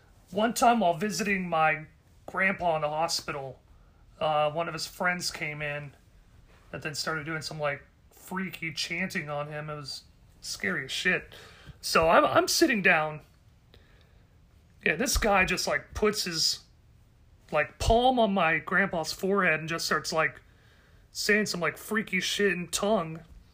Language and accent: English; Texas, United States; So, growing up in Central Texas, I guess I was surprisingly fortunate enough by being raised by two parents who didn't really seem to try to push the narrative of religion on me too hard.